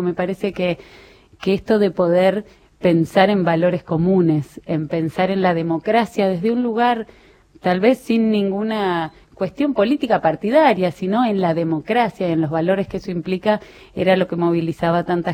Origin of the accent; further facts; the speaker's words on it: Argentina; sentir que somos tantos argentinos que creemos en la democracia